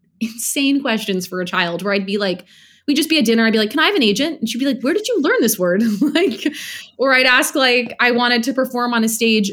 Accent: New York City, New York, United States; So I grew up in New York City, which is kind of like the, yeah, that's like the important little tidbit that I neglected to mention.

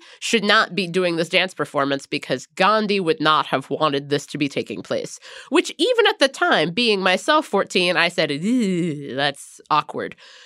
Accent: Cincinnati, Ohio, United States; And so there is the east side of Cincinnati, which is where I grew up. I grew up in Madisonville, which is down the hill from Indian Hill.

